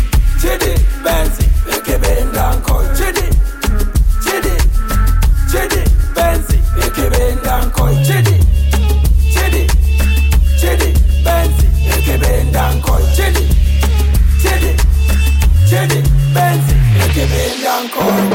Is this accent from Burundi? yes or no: no; Magu, Mwanza, Tanzania; born there; Mimi nimezaliwa Magu, Bujola, Kisesa, Ndagalu, Masanza Kona, Mambas 24.